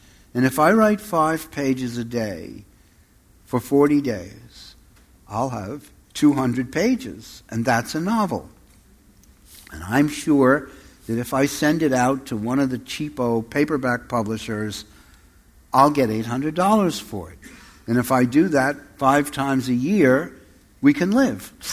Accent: Manhattan, New York, United States; I was born and raised in Manhattan, which is now to me a horror.

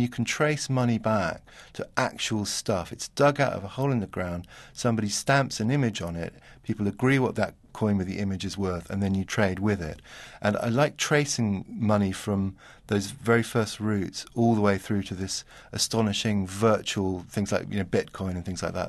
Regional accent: Hong Kong; now in London, United Kingdom; I grew up in Hong Kong, and London used to seem very grey.

